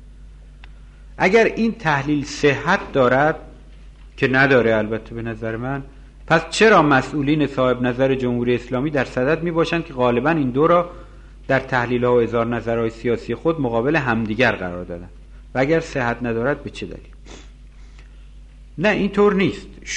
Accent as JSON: {"language": "Persian", "country": "Iran", "said": "فهمیدن که ما ایرانی هستیم"}